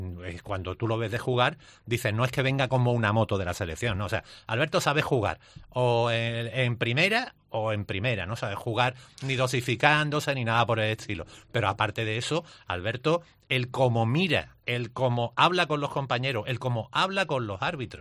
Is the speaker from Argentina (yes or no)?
no; Málaga, Andalusia, Spain; somos todos más malagueños que el cerachero